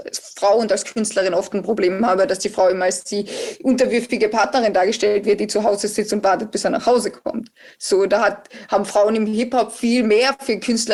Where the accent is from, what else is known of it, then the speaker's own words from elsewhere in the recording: Austria; Also ich bin ja Österreicherin